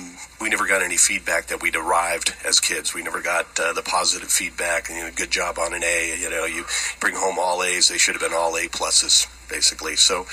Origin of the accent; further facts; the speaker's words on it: Lexington, Massachusetts, United States; Lexington, Massachusetts.